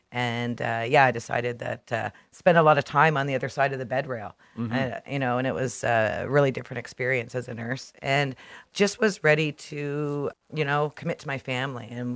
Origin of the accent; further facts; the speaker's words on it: Niagara, Ontario, Canada; now in West Nipissing, Canada; I grew up in Niagara, on the Niagara Escarpment, little farming communities.